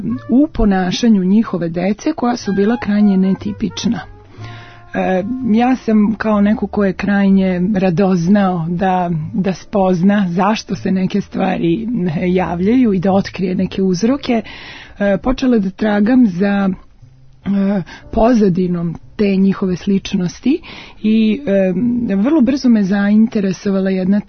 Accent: Novi Sad, Vojvodina, Serbia; 16 godina sam provela u savjetovalištu za porodicu Novosadske predškolske ustanove Radosno detinjstvo, jer dolazim iz Novog Sada.

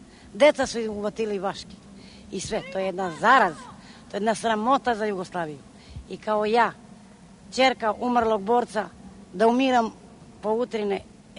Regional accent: Leskovac, Southern and Eastern Serbia, Serbia; moved away; Mi smo jeste rodom iz Leskovac, a smo se doselili ovde pre 2-3 godine.

